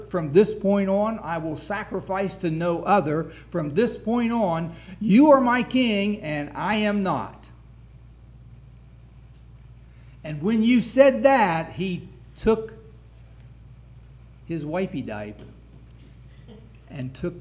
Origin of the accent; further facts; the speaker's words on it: West Virginia, United States; Even though you're a Gentile, even though I'm a hillbilly from West Virginia, God still considers me an occupant of Zion.